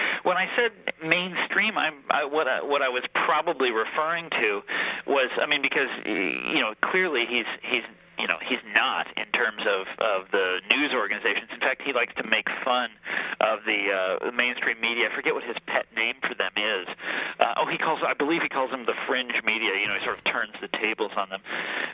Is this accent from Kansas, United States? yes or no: yes; Kansas, United States; I come from Kansas. You know, it was a state full of small towns, small manufacturing cities, farm-to-market towns.